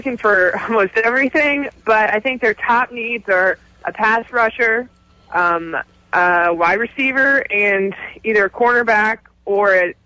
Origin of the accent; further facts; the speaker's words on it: Louisiana, United States; I'm from Louisiana.